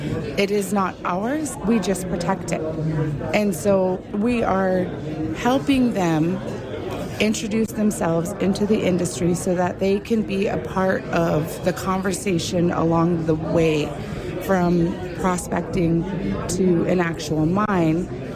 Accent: British Columbia, Canada; I'm from the Gitsan Territory.

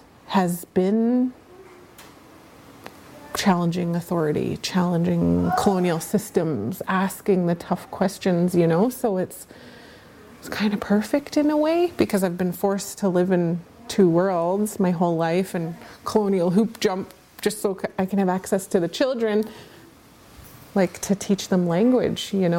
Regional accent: Skidegate, British Columbia, Canada; from Skittigat.

